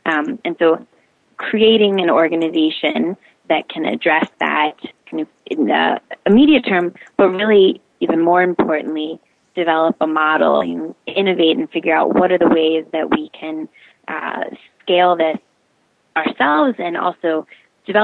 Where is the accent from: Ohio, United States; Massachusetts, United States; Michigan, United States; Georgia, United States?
Georgia, United States; Atlanta; now in Nairobi, Kenya; Oh, I love Nairobi. It's true. I grew up in Atlanta, and they're not identical cities